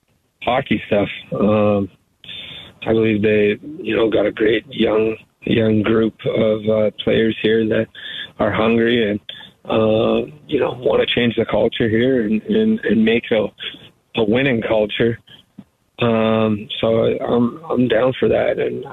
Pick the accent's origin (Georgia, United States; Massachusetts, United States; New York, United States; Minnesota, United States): Minnesota, United States; I grew up here in Minnesota, basically, and going to leave a lot of good friendships behind